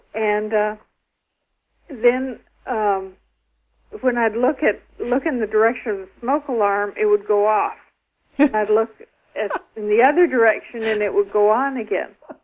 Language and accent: English; Texas, United States; and I grew up in Texas, and I love the smell of Mexican chilies.